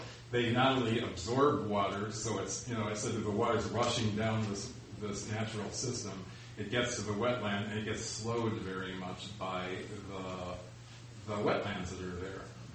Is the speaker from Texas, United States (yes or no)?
no; Chicago, Illinois, United States; now in Seattle, United States; I was raised in Chicago and third-generation American citizen, and you know, here I am, a resident of the city of Seattle.